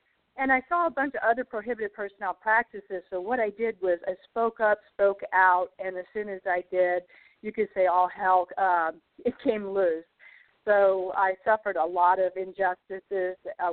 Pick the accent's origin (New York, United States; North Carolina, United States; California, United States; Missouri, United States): North Carolina, United States; Asheville; Yes, I'm down in Savannah today, heading back to my hometown in Asheville, North Carolina.